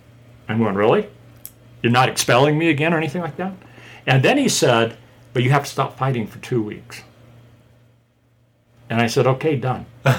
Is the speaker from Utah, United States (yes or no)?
yes; Ogden, Utah, United States; I'm from Ogden, Utah.